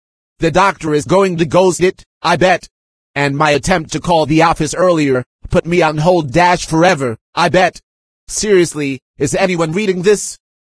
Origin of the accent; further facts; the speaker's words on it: San Bernardino, California, United States; I purchased this phone in August in my hometown of San Bernardino, California.